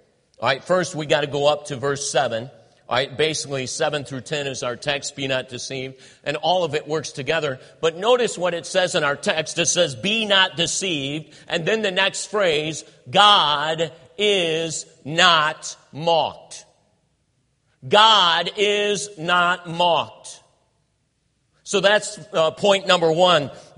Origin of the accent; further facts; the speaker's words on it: Youngstown, Ohio, United States; and I know I'm from Ohio. I hope that he is, well, Youngstown.